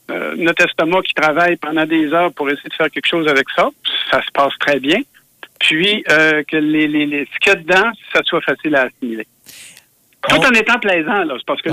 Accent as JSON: {"language": "French", "region": "Quebec", "country": "Canada", "said": "quand elle pousse chez nous, dans le Nord, ça goûte vraiment meilleur qu'ailleurs."}